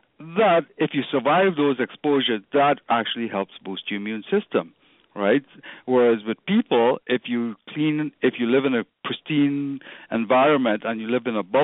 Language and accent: English; Trinidad & Tobago; born there; it's not because I'm of Chinese background. I mean, I was born in Trinidad